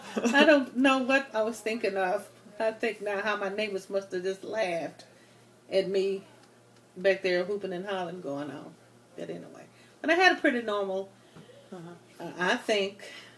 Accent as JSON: {"language": "English", "town": "Nashville", "region": "Tennessee", "country": "United States", "tie": "born or raised there", "said": "I grew up in East Nashville, mm-hmm. on Myrtle Street."}